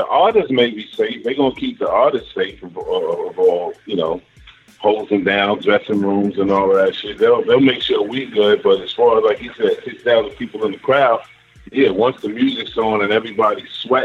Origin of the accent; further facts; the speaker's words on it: New York, United States; Me, as a growing up as a New Yorker, we know the Trump before Trump.